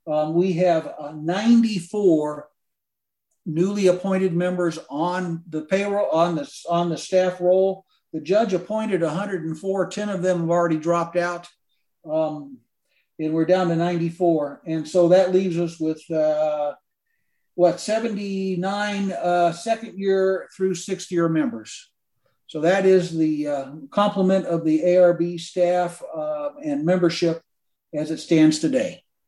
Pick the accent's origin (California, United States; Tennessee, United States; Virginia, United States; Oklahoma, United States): Virginia, United States; Arlington; born there; also born or lived in Scottsdale; now in Lakeway, United States; I was born in Arlington, Virginia. We've lived all over the country.